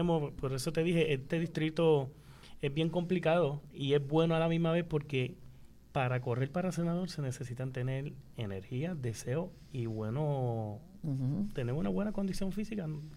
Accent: Utuado, Puerto Rico; El utuadeño 100%.

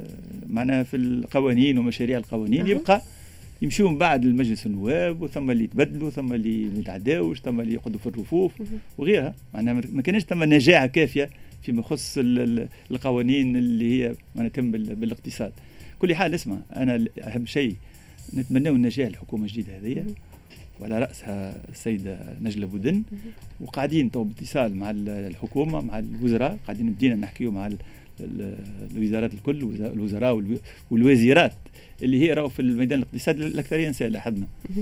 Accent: Tunisia; عندنا توانسه موجودين، عندنا دياسبورا خرق العاده، عندنا في تونس ان بوتنسيال انورم.

